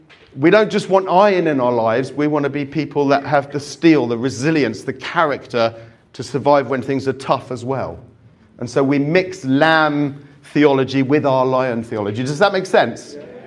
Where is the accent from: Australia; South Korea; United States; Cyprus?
Cyprus; I come from Cyprus. In Cyprus, the most popular word in the country is tomorrow.